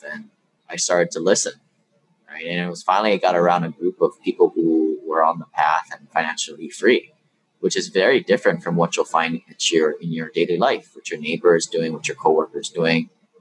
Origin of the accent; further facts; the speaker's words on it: Hawaii, United States; Like, I mean, I grew up in Hawaii, a primary market. I didn't know people lived in $100,000 houses.